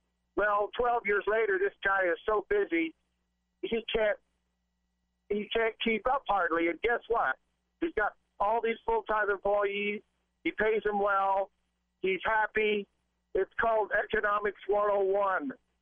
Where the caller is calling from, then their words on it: Utah, United States; I'm 30 miles from Snowville, Utah, going to Salt Lake, and I can hear you crystal clear.